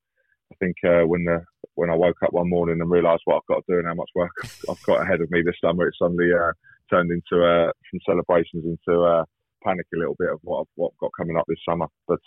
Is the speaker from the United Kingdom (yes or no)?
yes; Barnet, London, United Kingdom; I'm from Barnet originally